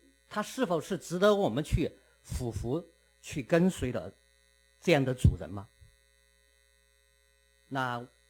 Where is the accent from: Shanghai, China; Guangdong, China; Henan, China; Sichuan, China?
Sichuan, China; Chengdu; moved away as an adult; now in Canada; 在我的家乡四川成都，成都的市区面积是大温哥华地区的1.5倍